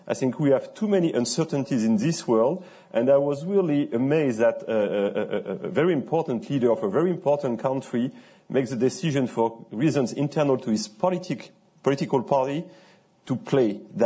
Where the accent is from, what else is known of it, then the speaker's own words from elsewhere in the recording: Grand Est, France; English is a second language; Well, I'm from Alsace.